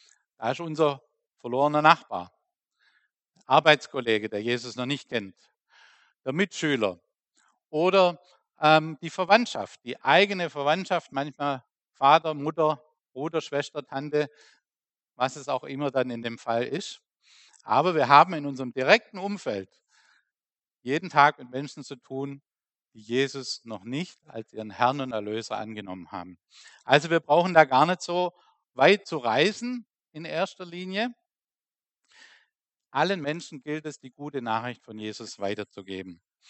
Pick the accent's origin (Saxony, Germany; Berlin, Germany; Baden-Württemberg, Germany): Baden-Württemberg, Germany; Ich komme aus der Nähe von Reutlingen an der Schwäbischen Alb und bin mit meiner Familie seit August im Heimataufenthalt.